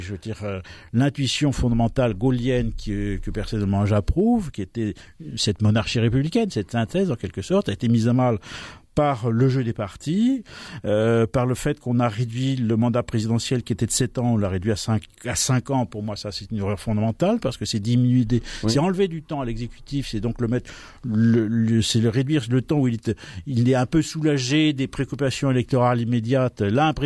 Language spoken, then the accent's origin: French; France; Chez nous, en France, on ne résout pas les problèmes par la réforme